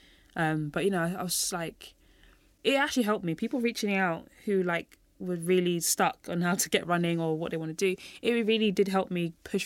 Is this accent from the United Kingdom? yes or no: yes; London, United Kingdom; I was born and raised in London.